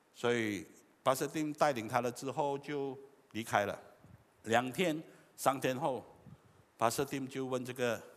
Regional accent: Fujian, China; 可是我也是福建人，你要我用福建话跟你讲福音可能有一点挑战，

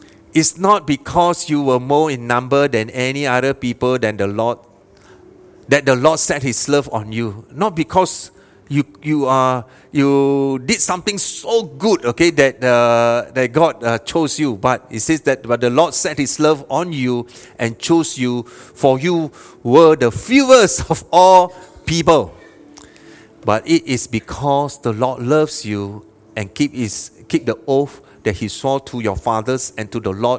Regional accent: Malaysia; English is a second language; I say, wow, being a Malaysian, chances may be very, very slim.

